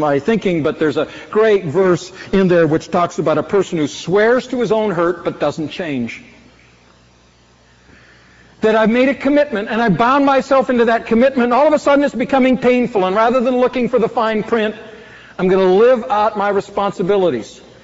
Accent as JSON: {"language": "English", "country": "Canada", "lives_now": "United States", "said": "I came from Canada where we had different racial issues."}